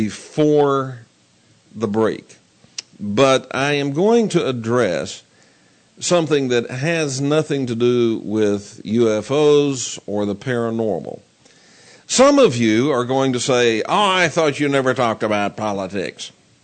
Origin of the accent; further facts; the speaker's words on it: United States; born there; I am proud to be an American. But I'm proud to be an American for some very specific reasons, not just because I was born here